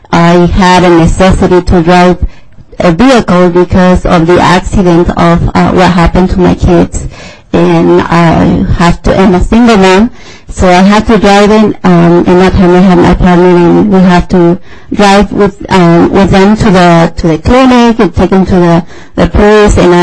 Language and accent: English; Mexico; first language Mazahua; English is a second language; now in United States; I learned the English in here as my third language. My native language in Mexico is Mazahua.